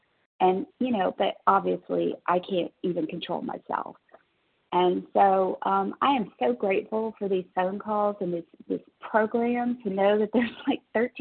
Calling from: Tennessee, United States; from Tennessee.

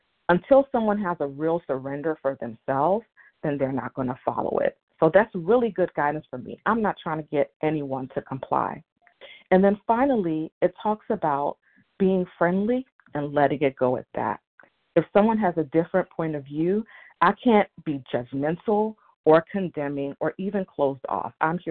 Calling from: Silver Spring, Maryland, United States; in Silver Spring, Maryland.

